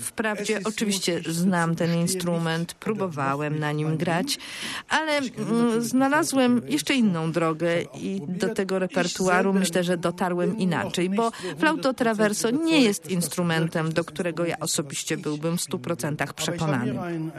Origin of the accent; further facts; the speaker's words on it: Hamburg, Germany; Polish is a second language; a ja z Hamburga, to tu prawie jestem jak z południa.